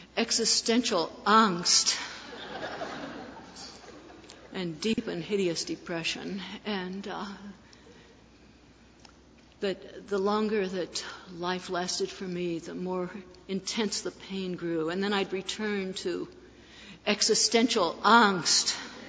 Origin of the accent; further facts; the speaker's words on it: Ohio, United States; I talked about growing up in Ohio and experiencing a lot of unhappiness there, a lot of injustice.